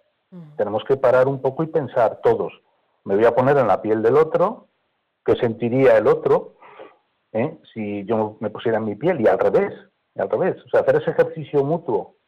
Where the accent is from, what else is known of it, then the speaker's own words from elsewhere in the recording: Madrid, Community of Madrid, Spain; Yo recuerdo mi época de la infancia en Madrid, me crié en Madrid, un Madrid vecinal, de puertas abiertas, en fin, de confianza.